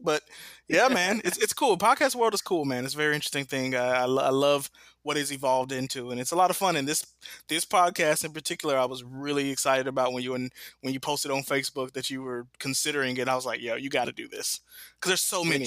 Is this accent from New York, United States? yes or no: no; Dallas, Texas, United States; So I was growing up in Dallas, Texas at the time.